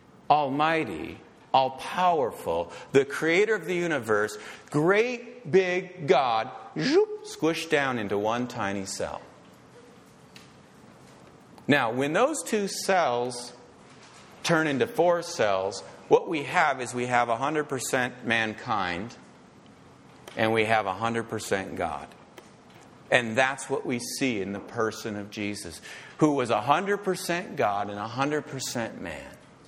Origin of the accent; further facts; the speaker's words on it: Edina, Minnesota, United States; born there; I know where I was born. I was born in Edina, Minnesota.